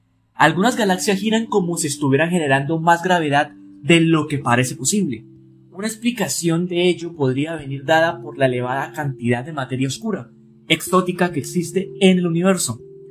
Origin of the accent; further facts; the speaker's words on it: Colombia; vivo en Colombia, soy colombiano. Actualmente trabajo como profesor, soy docente. Estudié biología, así que soy biólogo